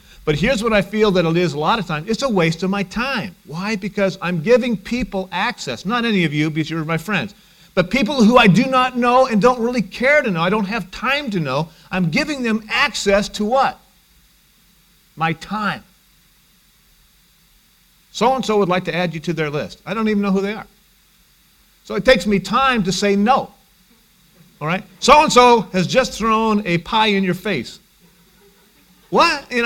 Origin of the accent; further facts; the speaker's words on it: Ukiah, California, United States; Growing up in Ukiah at noontime at the fire station, they always had the air raid siren go off every noontime.